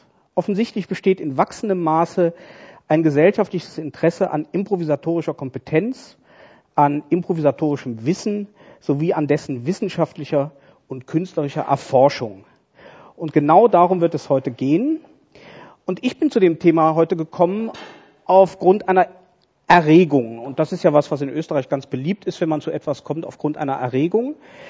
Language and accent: German; Cologne, North Rhine-Westphalia, Germany; Ich komme ja aus Köln und in Köln ist es so, wenn man eine Sache zum zweiten Mal macht, hat man eine Tradition.